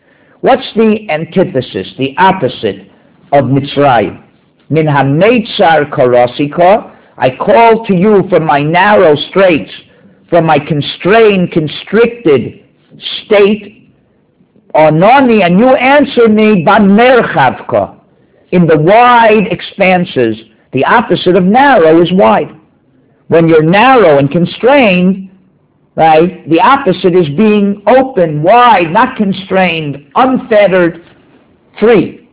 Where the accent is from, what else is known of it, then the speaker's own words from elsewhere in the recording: United States; So, yeah, we're Americans.